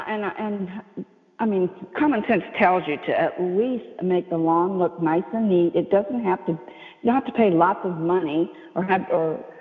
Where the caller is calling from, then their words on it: Midwest, United States; I'm talking from the Midwest